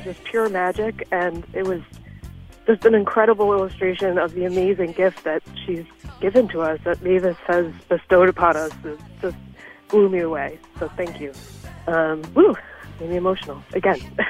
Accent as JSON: {"language": "English", "town": "New York City", "region": "New York", "country": "United States", "said": "I'm from New York City."}